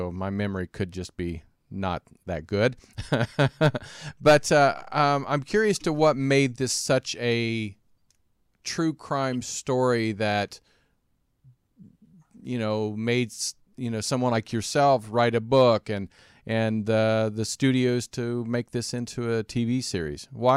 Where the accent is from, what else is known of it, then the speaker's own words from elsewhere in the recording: Kansas, United States; I'm originally from Kansas. I never heard of this murder.